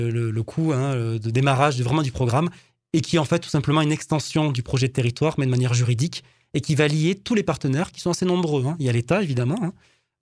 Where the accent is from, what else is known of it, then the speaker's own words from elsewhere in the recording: Castres, Occitanie, France; Alors, moi, je suis de Castres, hein, donc je ne suis pas de très loin.